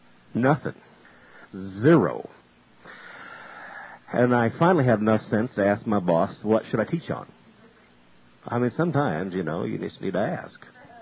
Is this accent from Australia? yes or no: no; Maine, United States; And I had gone back to my home state and was coming back in a couple of weeks.